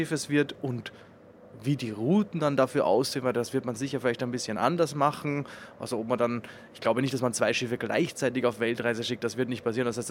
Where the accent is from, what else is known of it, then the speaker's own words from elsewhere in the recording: Austria; als Österreicher sage ich, Norwegen ist gemütlich, weil man sieht ein bisschen die Alpen